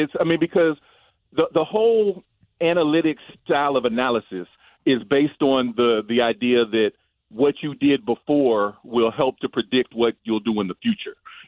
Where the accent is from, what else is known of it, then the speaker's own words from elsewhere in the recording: Dayton, Ohio, United States; I'm from Dayton, Ohio, so I got to start out with a hoo-day to Bengals Nation.